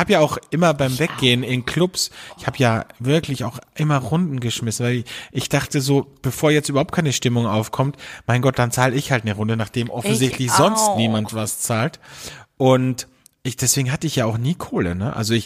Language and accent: German; Carinthia, Austria; now in Vienna, Austria; als ich nach Wien gezogen bin, bin ich ja wirklich jedes Wochenende nach Kärnten in meine Heimat gefahren.